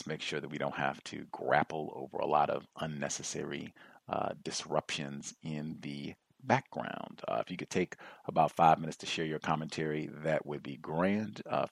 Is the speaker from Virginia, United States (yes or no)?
yes; Virginia, United States; born there; moved away; even though I am in Washington State, I was born in Virginia, so lots of familiarity connections with that region.